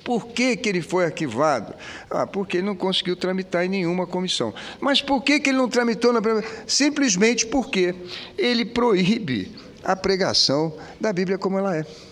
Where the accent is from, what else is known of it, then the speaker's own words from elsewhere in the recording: Brazil; Mas, nós somos brasileiros, nós temos que aprender a conviver com as diferenças.